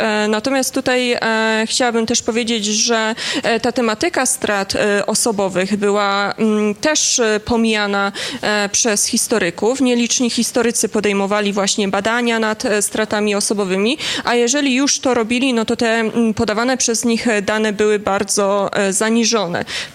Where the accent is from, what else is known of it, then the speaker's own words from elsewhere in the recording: Busko-Zdrój, Świętokrzyskie Voivodeship, Poland; Dodam jeszcze, że ja sama urodziłam się i wychowywałam w Busku-Zdroju.